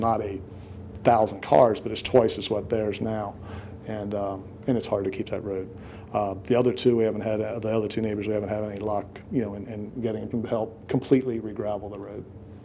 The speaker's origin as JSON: {"language": "English", "town": "Rehoboth Beach", "region": "Delaware", "country": "United States", "tie": "born or raised there", "also_born_or_lived": "Lewes, United States / Philadelphia, United States", "said": "I grew up in Rehoboth, born in Lewis, lived in Philly for 4 years after college, have been in Georgetown since I was married 20 years ago, and we moved out to Collins Pond about 3 years ago."}